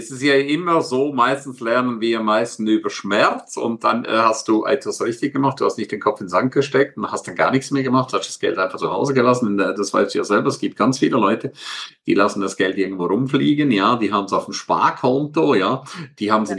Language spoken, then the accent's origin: German; Switzerland; für mich als Schweizer Horrorszenario unvorstellbar gewesen